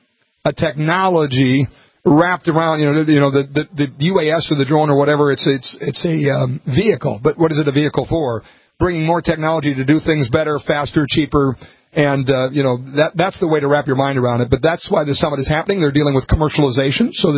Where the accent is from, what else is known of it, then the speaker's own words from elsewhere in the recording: Montevideo, Minnesota, United States; It's my hometown. Adopted hometown. I can't throw Montevideo, Minnesota under the bus